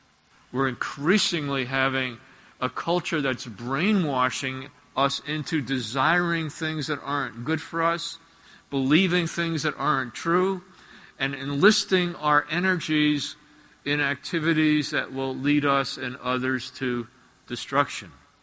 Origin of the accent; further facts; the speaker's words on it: Teaneck, New Jersey, United States; I remember growing up in Teaneck, New Jersey. Lots of Jewish people, lots of Protestant people, and some of us Catholic people.